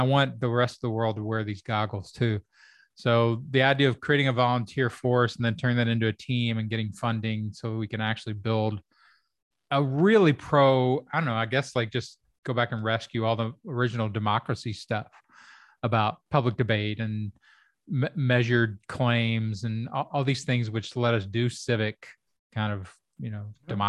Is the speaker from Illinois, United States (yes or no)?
no; Kentucky, United States; And all the people that I grew up with in Kentucky, they are not in that tribe.